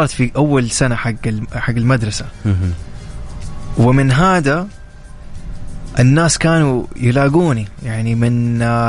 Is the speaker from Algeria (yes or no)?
no; Jeddah, Makkah Province, Saudi Arabia; born there; يعني ولدت في جده صح يعني كنت اروح كثير لابحر